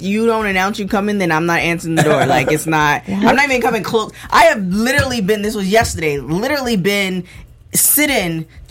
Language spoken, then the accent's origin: English; Canada; I'm Canadian.